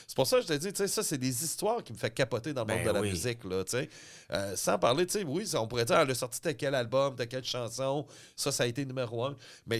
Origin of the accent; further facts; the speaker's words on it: Quebec City, Quebec, Canada; moi je suis de Québec